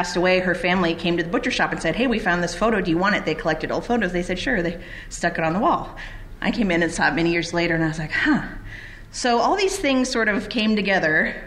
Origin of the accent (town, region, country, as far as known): Oregon, United States; born or raised there; moved away